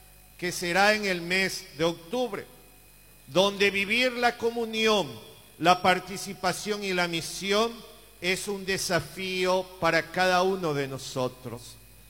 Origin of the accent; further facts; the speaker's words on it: Paraguay; por corrientes políticas que nos dividen como paraguayos